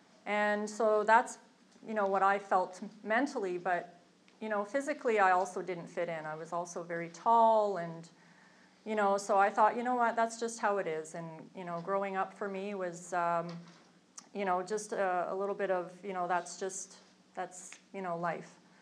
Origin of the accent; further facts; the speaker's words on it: Montreal, Quebec, Canada; born there; You know, I was born in Montreal, December 1964, so I recently turned 50.